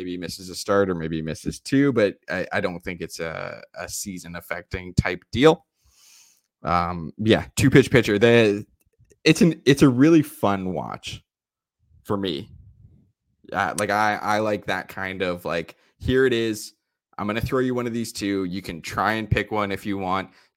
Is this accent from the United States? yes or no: no; Canada; as a Canadian, you get these Canadian guys in baseball